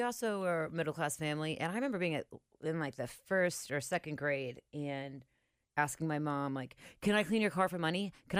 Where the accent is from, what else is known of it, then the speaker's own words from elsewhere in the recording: White Oak, Ohio, United States; Did you know I'm from White Oak?